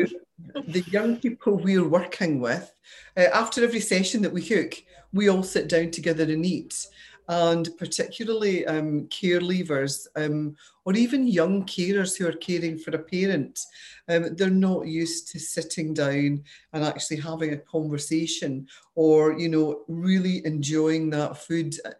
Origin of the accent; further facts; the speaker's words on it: Scotland, United Kingdom; I think culturally, I think I'm Scottish. We're brought up in the kitchen.